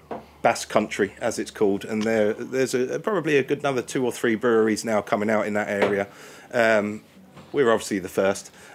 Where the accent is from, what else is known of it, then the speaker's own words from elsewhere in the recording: South East England, United Kingdom; now in Spain; being an English person myself, I'm from Kent originally